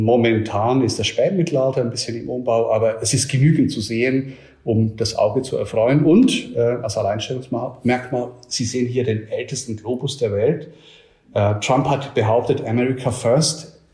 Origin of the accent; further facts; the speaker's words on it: Switzerland; als Schweizer bin ich eigentlich auch eine Idealbesetzung, weil ich nicht Deutscher aus dem deutschen Sprachraum komme.